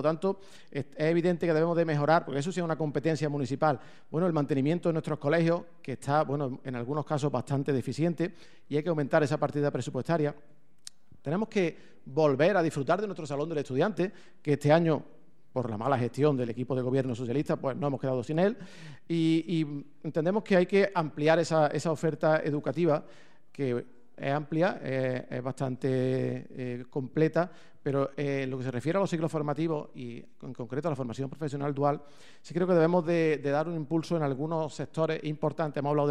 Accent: Spain; ni se me olvida que somos españoles y que tenemos una inflación

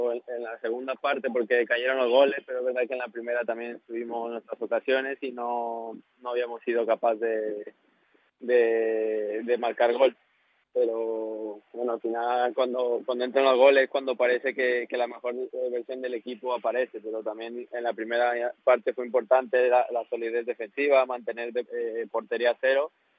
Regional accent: Mexico; now in Spain; volvería a tomar la misma decisión de partir de México, porque al final de niño, cuando uno está en México, pues su sueño es jugar en Europa

